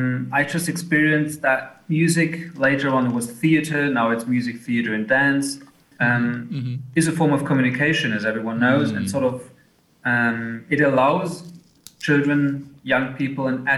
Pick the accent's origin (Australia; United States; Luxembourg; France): Luxembourg; So I was born and raised in Luxembourg. I'm now 31 years old.